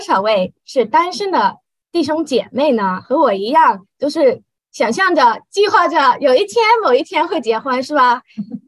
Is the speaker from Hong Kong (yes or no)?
yes; Hong Kong; accent: Cantonese; Chinese is a second language; 相信你们也听出我的国语很广东吧？我是来自香港的，所以我的国语已经很久没有练习了。